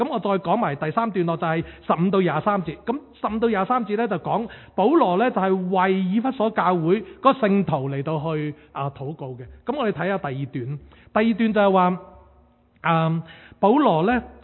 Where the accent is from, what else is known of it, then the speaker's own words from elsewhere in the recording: China; 咁就已经系我哋中国人嘅农历新年啊